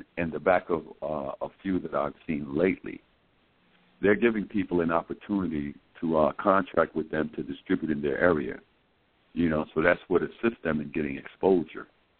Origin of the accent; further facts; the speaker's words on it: South Carolina, United States; Greetings. … I'm from South Carolina.